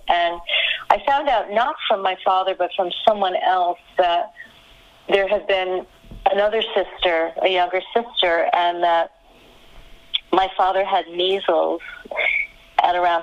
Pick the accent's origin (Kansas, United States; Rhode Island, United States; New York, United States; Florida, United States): New York, United States; I'm from New York originally